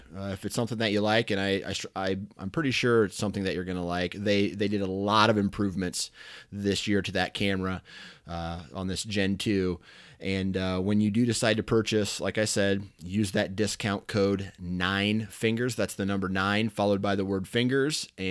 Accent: Iowa, United States; I am born and raised in Iowa.

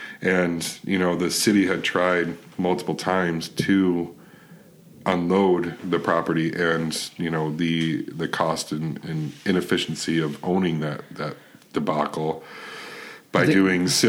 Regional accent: Pontiac, Michigan, United States; being in my hometown and watching this story from the get-go, I mean, once the Lions left, essentially the city of Pontiac took over ownership of the Silverdome.

